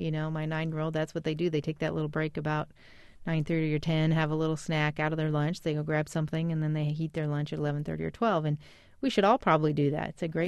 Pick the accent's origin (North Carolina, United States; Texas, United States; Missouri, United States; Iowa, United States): Iowa, United States; at our little station in my hometown in Iowa and loved radio from the time I was young.